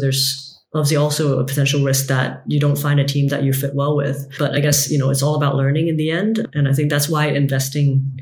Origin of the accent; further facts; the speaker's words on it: Hong Kong; because I was really applying for the Hong Kong general manager role, which, you know, Hong Kong was my hometown.